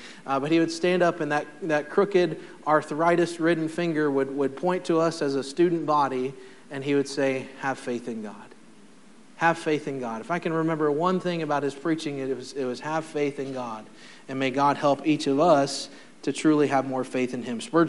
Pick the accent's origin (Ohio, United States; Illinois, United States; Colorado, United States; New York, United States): Ohio, United States; Farmersville; As a young man growing up in Farmersville, Ohio, out in the middle of a cornfield